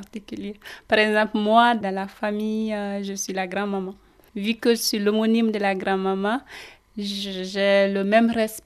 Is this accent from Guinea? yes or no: yes; Guinea; now in Switzerland; je suis guinéenne de Guinée-Conakry et je suis en Suisse depuis 2011.